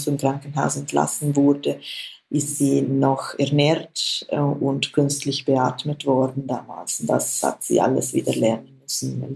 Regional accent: Switzerland; Bei uns in der Schweiz

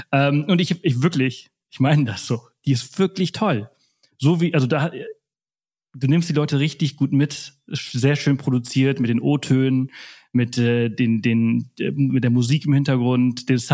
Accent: Balearic Islands, Spain; sind zurück in meine alte Heimat gezogen auf Mallorca.

